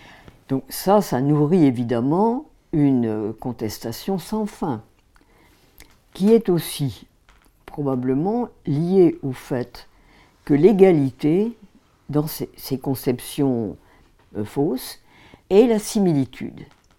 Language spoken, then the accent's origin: French; France; J'appartiens, évidemment, à la France. Je suis française dans la carte d'identité.